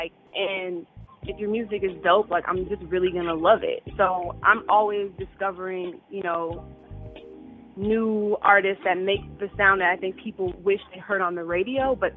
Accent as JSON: {"language": "English", "region": "Minnesota", "country": "United States", "said": "As I mentioned, I'm from Minnesota. Yes, there are black people that live there."}